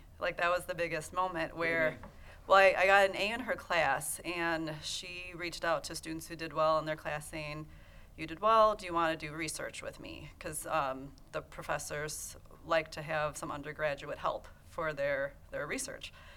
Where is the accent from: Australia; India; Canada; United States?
Canada; Ottawa, Ontario; I grew up in Ottawa. I'm first generation immigrant